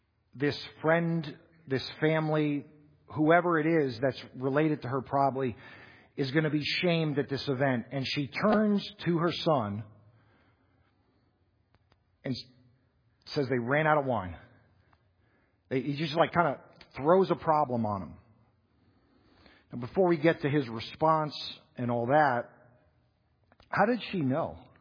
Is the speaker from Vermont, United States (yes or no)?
no; Florida, United States; I know Jewish moms from growing up in South Florida telling their sons